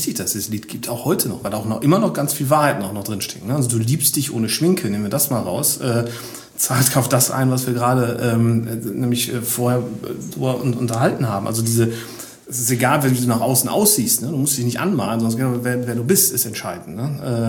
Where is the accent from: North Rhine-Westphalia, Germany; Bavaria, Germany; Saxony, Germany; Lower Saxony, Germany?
North Rhine-Westphalia, Germany; Also ich komme selbst aus dem Ruhrgebiet